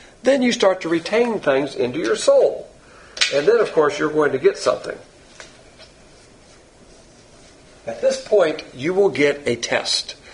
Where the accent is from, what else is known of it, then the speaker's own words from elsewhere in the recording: the South, United States; Just like me, I'm a Southerner. I love Southerners.